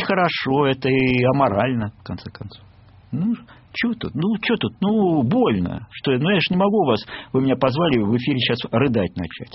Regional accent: Crimea, Ukraine; Я сам крымчанин. Вот, я, мое детство прошло в Крыму.

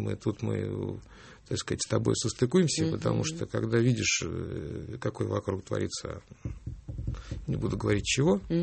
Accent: Moscow, Russia; За то, что я здесь родился, за то, что, я не знаю, такая... Я вообще люблю город Москву. Я москвич. Такой, знаешь, такой радикальный москвич.

